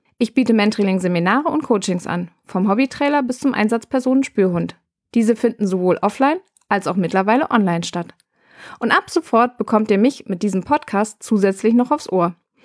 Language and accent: German; Bremen, Germany; born there; now in Rhine-Main area, Germany; gebürtig bin ich aus Bremen und mittlerweile im Rhein-Main-Gebiet gelandet.